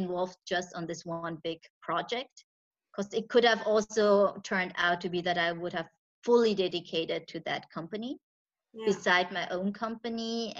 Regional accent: Switzerland; I'm originally Indian, born and raised in Switzerland, but I, since I'm little, fly every year to India. I speak the language Malayalam from Kerala, and I know the culture.

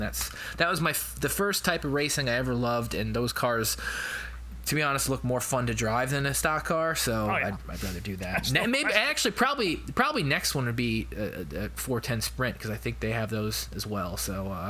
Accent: Albany, New York, United States; I am going to be heading back to my hometown of Albany, New York

